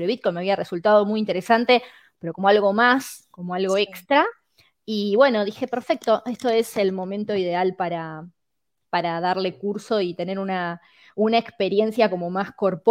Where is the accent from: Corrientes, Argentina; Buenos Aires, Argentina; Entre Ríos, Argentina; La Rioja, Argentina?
Entre Ríos, Argentina; now in Australia; Sí, actualmente estoy viviendo en Australia, pero siempre con el corazoncito en Entre Ríos, que lo extraño un montón.